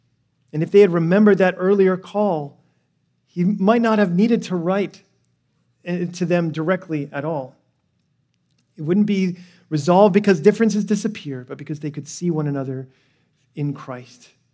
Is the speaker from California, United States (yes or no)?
yes; California, United States; And when I travel to these conferences, people say, so where are you from? And I don't know if you've ever faced this, but I say, I'm from California.